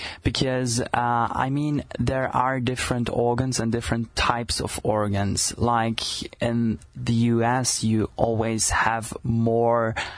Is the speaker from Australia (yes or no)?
no; Austria; now in United States; I'm from Austria